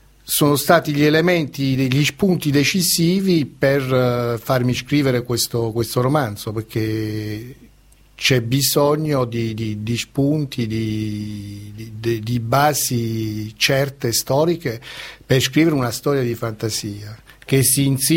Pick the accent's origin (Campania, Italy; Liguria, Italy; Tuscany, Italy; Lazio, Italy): Campania, Italy; Caserta; perché Caserta è la mia città natale